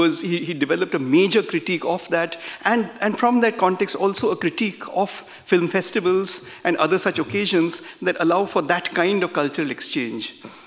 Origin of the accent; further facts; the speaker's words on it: Maharashtra, India; first language Marathi; English is a second language; my native language of Marathi describes pineapple as ananas. That is the name of the word pineapple in my language of Marathi.